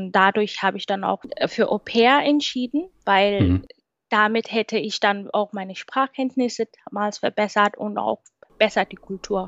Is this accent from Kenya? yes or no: yes; Kenya; moved away as an adult; ich komme ja aus Kenia und da sind alle dunkelhäutig